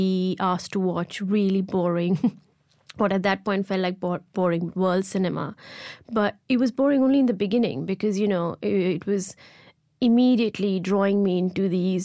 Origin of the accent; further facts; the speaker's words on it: Ahmedabad, Gujarat, India; I grew up in India and in a hot city of Ahmedabad